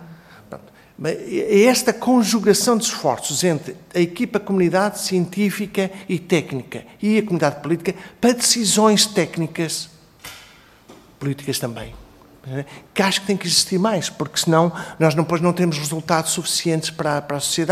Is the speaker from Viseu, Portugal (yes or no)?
yes; Viseu, Portugal; que eu sou de Viseu